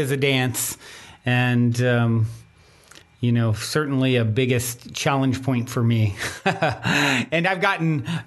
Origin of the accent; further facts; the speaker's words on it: Virginia, United States; I'm from Virginia originally, so I know when I hear it.